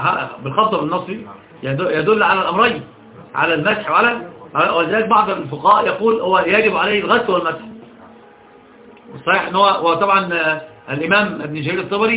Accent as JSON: {"language": "Arabic", "country": "Egypt", "said": "صحيح طبعا هي القراءة المشهورة أصحاب طبعا عندنا في مصر"}